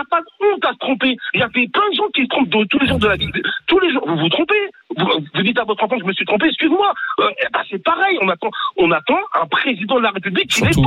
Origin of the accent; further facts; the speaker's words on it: Guadeloupe; Écoutez, je suis Guadeloupéen.